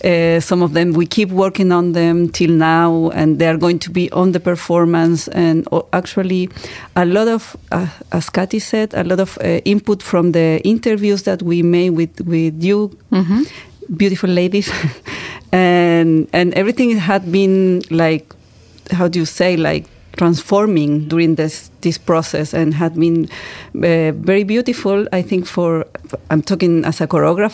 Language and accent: German; Chile; first language Spanish; German is a second language; ich komme aus Chile.